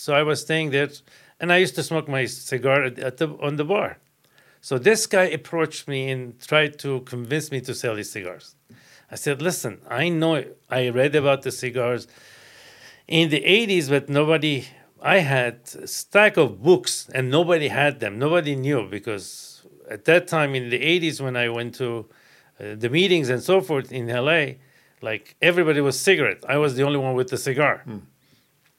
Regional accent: Beirut, Beirut Governorate, Lebanon; English is a second language; also born or lived in Europe; now in California, United States; I was born in Lebanon, Beirut, and I went to Melkonian High School. Then I was in Europe for a while, back to Beirut. 1978, I landed in California

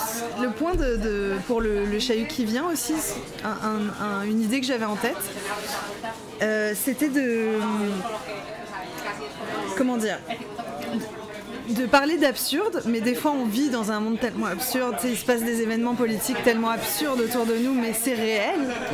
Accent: Quebec, Canada; accent: Quebec French; Les gens, ils n'entendent pas mon accent québécois.

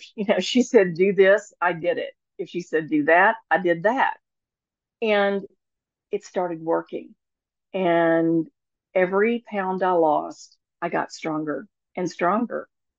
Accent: Deep South, United States; Now, I'm from the Deep South, so I learned, the proper w aspects of being a lady, and I knew how to interact with people.

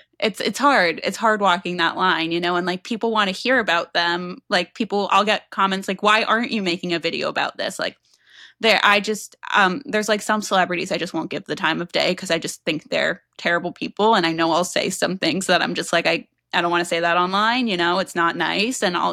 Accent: Boston, Massachusetts, United States; Not, I'm from Boston. We're good.

